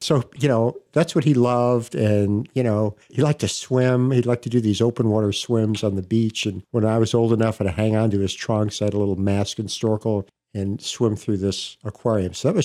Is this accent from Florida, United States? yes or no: yes; Miami, Florida, United States; also born or lived in Chicago; I grew up in Miami. I was born in Chicago. My parents moved to Miami in 1951 when I was two.